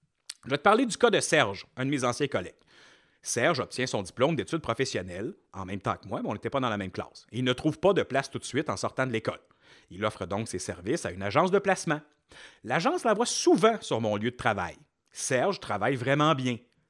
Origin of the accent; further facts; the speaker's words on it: Quebec, Canada; now in Montreal, Canada; Je suis vraiment tanné de la grande ville et j'ai envoyé des CV par chez nous en Abitibi.